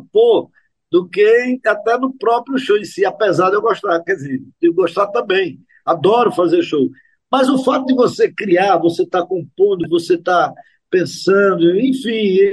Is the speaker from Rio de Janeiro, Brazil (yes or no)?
no; Pernambuco, Brazil; born there; No estado onde eu nasci. Pernambuco é um estado muito lindo